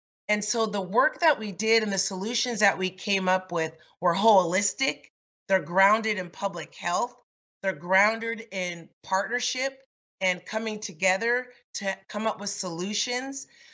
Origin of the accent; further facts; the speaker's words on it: Los Angeles, California, United States; Growing up in South Los Angeles and at the turn of the crack cocaine epidemic and seeing what it did, how it ripped our community apart